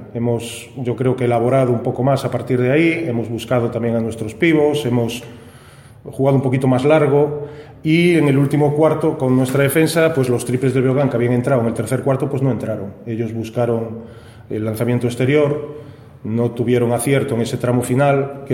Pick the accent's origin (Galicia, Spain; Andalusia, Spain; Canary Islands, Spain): Galicia, Spain; Lugo; aunque yo también soy de Lugo, es fenomenal